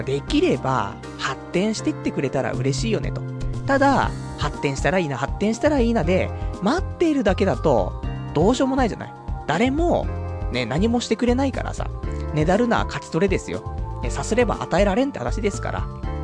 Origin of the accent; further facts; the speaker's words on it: Saitama, Japan; 私埼玉出身ですから